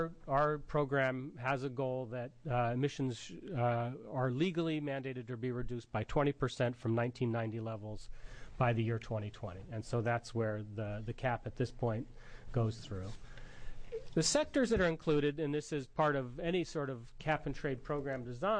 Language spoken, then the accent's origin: English; California, United States; That presentation that you just saw is very familiar to me as a Californian.